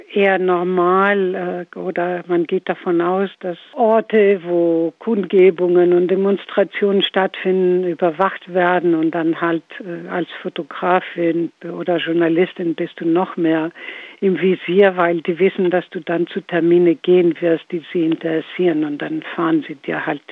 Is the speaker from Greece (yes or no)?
yes; Greece; now in Hamburg, Germany; Ich bin Griechin und lebe seit 40 Jahren in Hamburg als Griechin